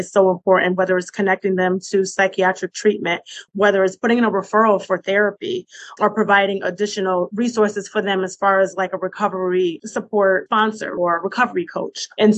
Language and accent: English; Springfield, Massachusetts, United States; And I'm also from Springfield, Massachusetts